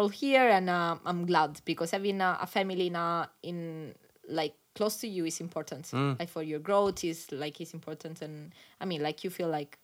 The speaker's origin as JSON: {"language": "English", "town": "Catanzaro", "region": "Calabria", "country": "Italy", "tie": "born or raised there", "said": "So, like, I come from Calabria is my region, but like my city specifically is Catanzaro."}